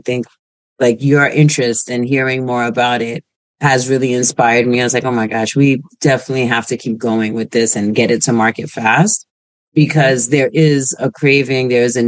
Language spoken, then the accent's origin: English; United States; born there; I'm first generation Haitian. Okay. So I was born in America. So I speak Creole, but I speak English.